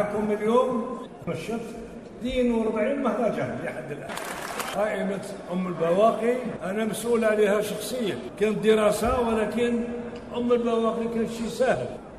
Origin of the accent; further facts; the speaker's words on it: Algeria; أنا جزائري بسيط مثلكم